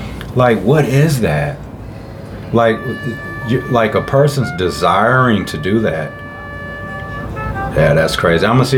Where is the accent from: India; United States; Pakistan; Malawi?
United States; Milwaukee, Wisconsin; I'm from Milwaukee and stuff, and I do a lot of stuff on Milwaukee, and I'm going to continue to do that just because where I'm from.